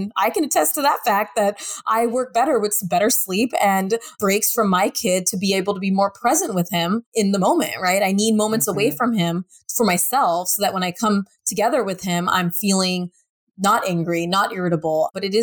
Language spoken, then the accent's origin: English; United States; being an American woman working in America